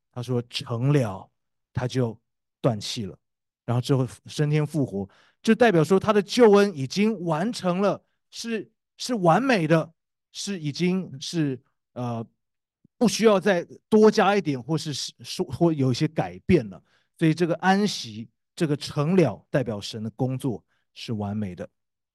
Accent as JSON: {"language": "Chinese", "country": "Taiwan", "said": "我是从台湾来的"}